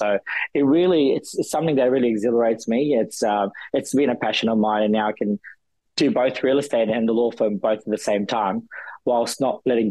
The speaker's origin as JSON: {"language": "English", "country": "New Zealand", "said": "that was kind of my highlight, being a Kiwi."}